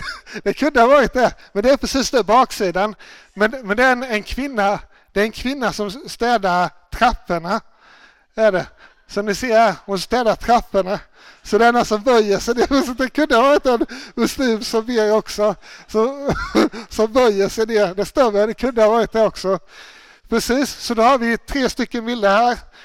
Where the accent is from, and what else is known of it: Småland, Sweden